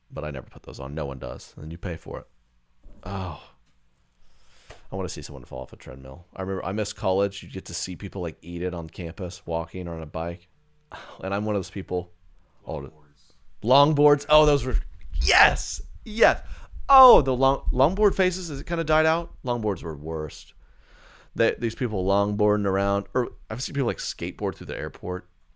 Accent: Bible Belt, United States; growing up in the Bible Belt, that was a classic

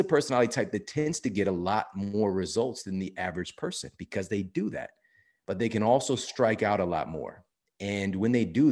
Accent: St. Louis, Missouri, United States; And I'm from St. Louis, Missouri. So, you know, well noted to be, well, that's what we call it around there, baseball heaven.

